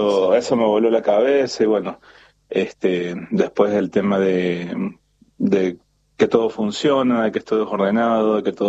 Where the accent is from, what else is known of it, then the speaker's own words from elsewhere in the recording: Argentina; now in Toronto, Canada; Somos muchos argentinos, muchísimos, más acá también en Toronto, en lo que es Ontario.